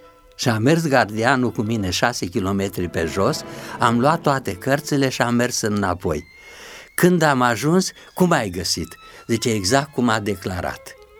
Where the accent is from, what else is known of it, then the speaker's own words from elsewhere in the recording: Curtișoara, Olt County, Romania; știa că sunt de la Curtișoara, 6 kilometri